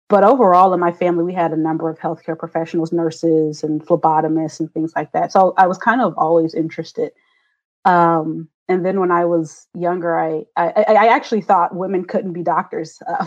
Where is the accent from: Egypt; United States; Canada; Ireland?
United States; Oklahoma; also born or lived in Kansas / Wichita; And but I grew up in Kansas and then in Oklahoma. I moved to Oklahoma when I was around 10. And that's where I graduated from high school from, was in Northeast Oklahoma.